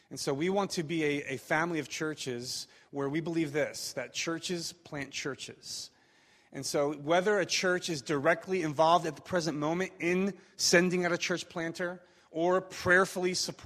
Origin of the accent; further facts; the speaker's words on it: Philadelphia, Pennsylvania, United States; I'm from Philly.